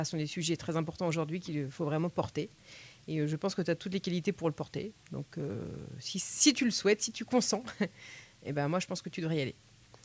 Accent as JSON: {"language": "French", "region": "Normandy", "country": "France", "said": "parce que je suis normande, mais je suis arrivée en Touraine."}